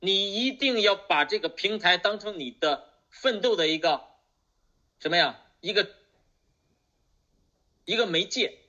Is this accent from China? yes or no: yes; China; 我们中国人很聪明啊